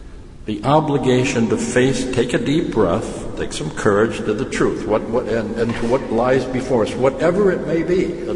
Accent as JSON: {"language": "English", "town": "Racine", "region": "Wisconsin", "country": "United States", "tie": "born or raised there", "said": "the house I grew up in down in Racine was a new house when my family moved in 1940."}